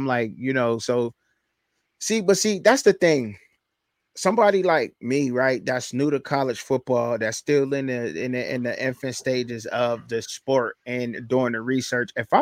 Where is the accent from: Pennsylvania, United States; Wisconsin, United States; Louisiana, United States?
Pennsylvania, United States; Pittsburgh; I'm from Pittsburgh.